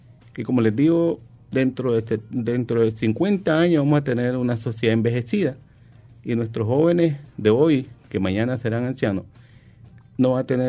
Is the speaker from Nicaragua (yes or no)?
yes; León, Nicaragua; now in Matagalpa, Nicaragua; Yo estoy de León.